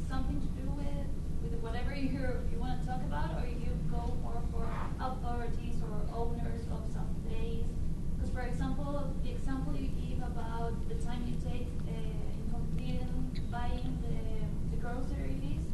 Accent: Chile; I'm from Chile. I'm a journalism student there.

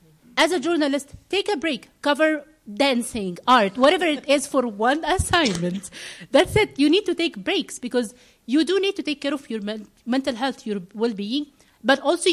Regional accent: Egypt; Someone should choose if I am from Egypt, if I want to be the one covering the Middle East, for example, or Egypt, I should choose to do that, not because I am Egyptian, but because I choose to do it.

